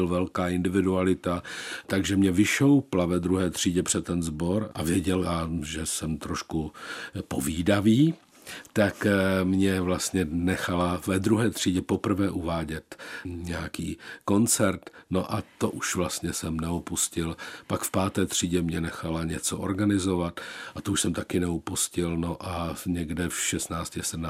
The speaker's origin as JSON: {"language": "Czech", "town": "Karviná", "region": "Moravian-Silesian Region", "country": "Czechia", "tie": "born there", "said": "je to moje rodné město. 25 let jsem v Karviné nežil. Odstěhoval jsem se do Šenova."}